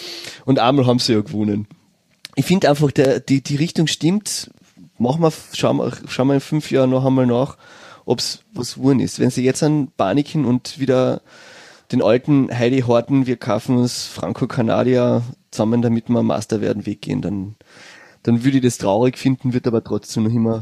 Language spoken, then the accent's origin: German; Villach, Carinthia, Austria; born there; Ich bin in Villach geboren